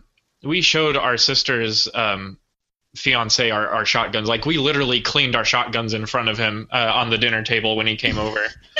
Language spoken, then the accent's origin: English; Texas, United States; Oh, I'm going to say Mavis. I'm from Texas.